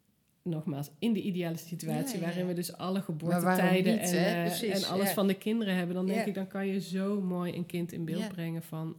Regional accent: Tilburg, North Brabant, Netherlands; ik kom zelf uit Tilburg, dus dat, ik zat in een groep Brabant

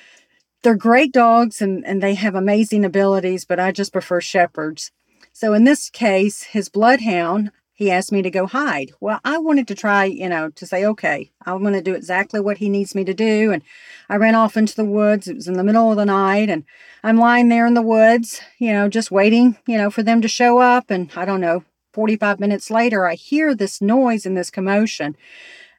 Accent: Alabama, United States; So I was born and raised in Alabama.

